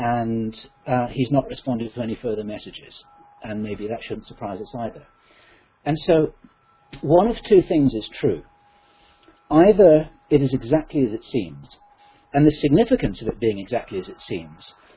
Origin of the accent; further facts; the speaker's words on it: United Kingdom; I'm a Brit.